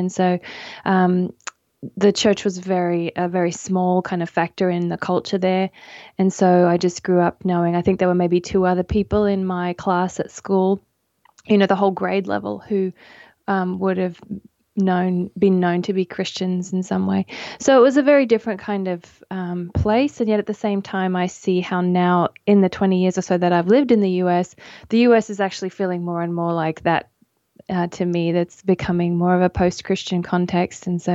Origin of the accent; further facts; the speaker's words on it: Brisbane, Queensland, Australia; Yeah, I grew up in Brisbane, which is the third largest city in Australia, and grew up always attending church. It was a big part of our family's life.